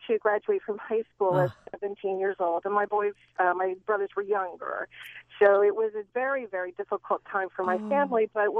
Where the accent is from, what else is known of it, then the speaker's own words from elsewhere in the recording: Lewiston, Maine, United States; I grew up in Maine. I grew up in Lewiston, Maine.